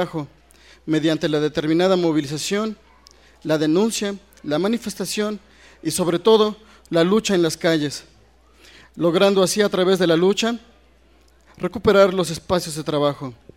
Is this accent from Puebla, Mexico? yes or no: yes; Puebla, Mexico; Como notarán en nuestro acento, pues somos de Puebla.